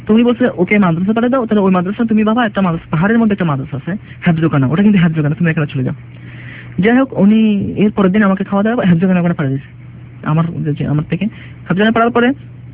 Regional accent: Chittagong, Chittagong Division, Bangladesh; আমি চট্টগ্রামের লোক

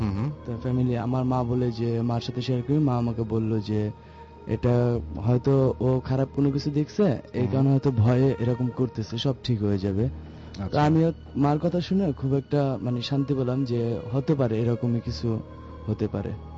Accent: Dhaka, Dhaka Division, Bangladesh; আমি মিরপুর টু থেকে এসেছি।

